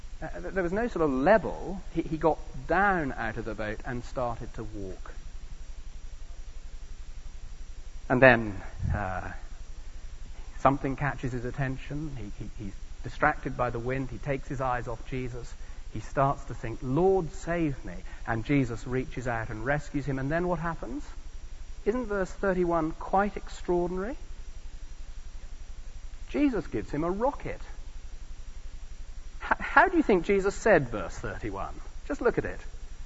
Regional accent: South West England, United Kingdom; I come from Cornwall down in the southwest

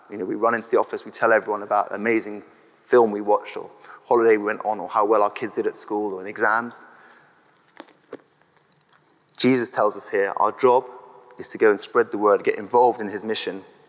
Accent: Brentwood, East of England, United Kingdom; I actually stood as a local candidate in Brentwood, in my hometown, in 2015 for the Conservatives.

